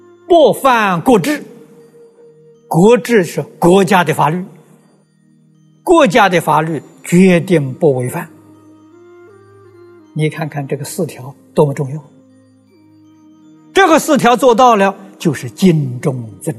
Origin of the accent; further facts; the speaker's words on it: China; 我们中国人常讲忠孝传家